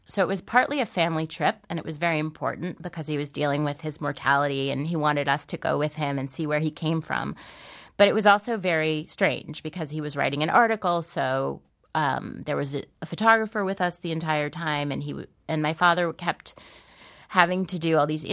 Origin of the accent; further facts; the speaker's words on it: New York, United States; if there's one identity that I feel is the strongest in me, it's that of being a New Yorker.